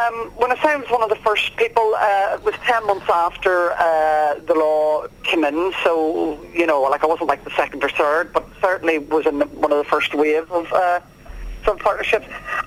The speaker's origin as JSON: {"language": "English", "town": "Belfast", "region": "Northern Ireland", "country": "United Kingdom", "tie": "born or raised there", "said": "I live in the Ormer Road in South Belfast at the moment, but I was brought up in West Belfast during the Troubles here in Northern Ireland"}